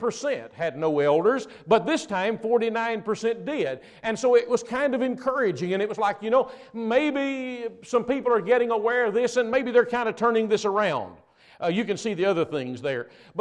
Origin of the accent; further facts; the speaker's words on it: Kentucky, United States; now in Indiana, United States; I was raised in Kentucky, so I can talk like a Kentuckian, okay, because I am one. I just happen to live in Indiana.